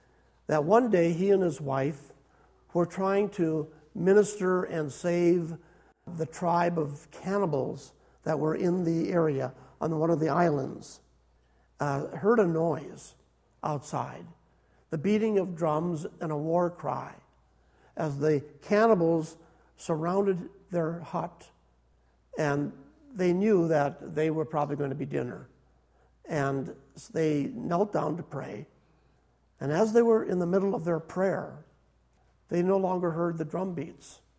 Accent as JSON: {"language": "English", "region": "Minnesota", "country": "United States", "tie": "born or raised there", "said": "I was a youngster growing up in Minnesota."}